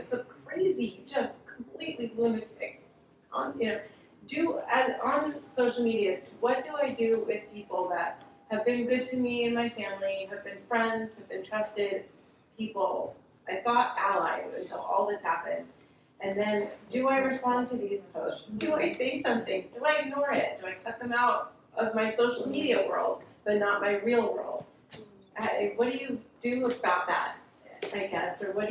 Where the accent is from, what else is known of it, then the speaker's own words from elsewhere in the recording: Los Angeles, California, United States; I went to a very liberal arts school. I grew up in West LA.